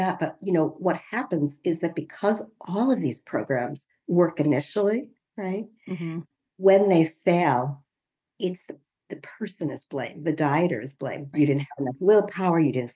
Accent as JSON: {"language": "English", "town": "Chicago", "region": "Illinois", "country": "United States", "said": "I'm from the Chicago area, and I knew I'd be settling back here"}